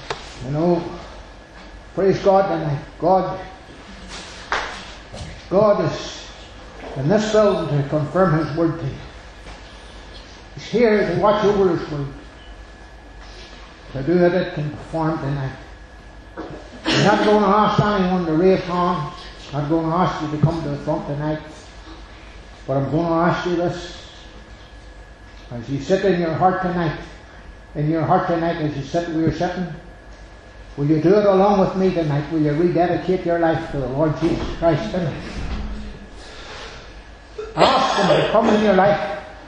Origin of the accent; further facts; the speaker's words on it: Northern Ireland, United Kingdom; That I come from Northern Ireland, and it's nice meeting people like them